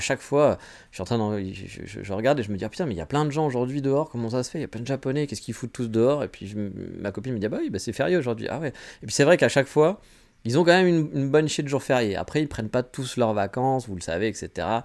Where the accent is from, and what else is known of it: France